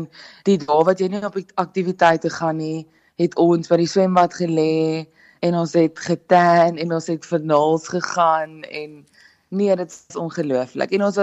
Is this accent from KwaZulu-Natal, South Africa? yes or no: yes; KwaZulu-Natal, South Africa; now in Pretoria, South Africa; Ek kom van KwaZulu-Natal af en ek bly nou in Pretoria.